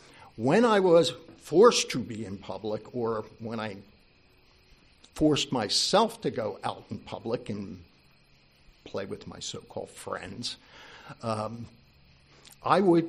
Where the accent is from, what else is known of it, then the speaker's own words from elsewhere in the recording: Ocean City, New Jersey, United States; also born or lived in Philadelphia / Cheltenham; we moved from Philadelphia, where I was born, Frankfurt Hospital. We grew up in just over the border in Cheltenham, so I was a city kid for a while, but then we moved down to Ocean City, New Jersey, where I graduated high school ultimately, and became a beach rat.